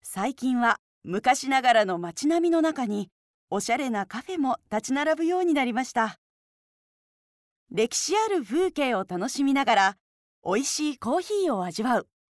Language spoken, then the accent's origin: Japanese; Hiroshima, Japan; 今日は私のふるさと、広島県にある日本三景の一つ、安芸の宮島をご紹介します。